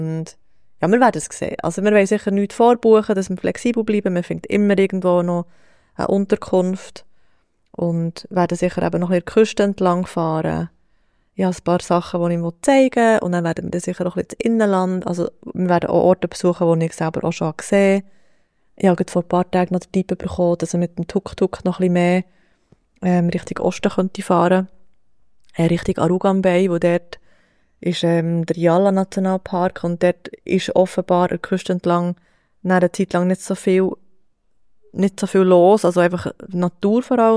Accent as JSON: {"language": "German", "country": "Switzerland", "said": "hey, wir sind Schweizer und ja, ein bisschen patriotisch."}